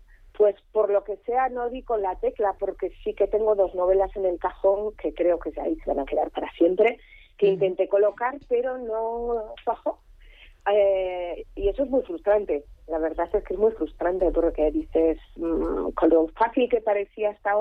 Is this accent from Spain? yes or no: yes; Navarre, Spain; moved away as an adult; En Pamplona porque casi que nos obligan, ¿no? Siendo de navarros, pues